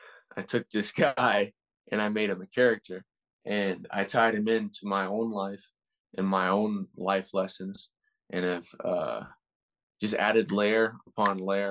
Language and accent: English; Texas, United States; I'm coming from Texas.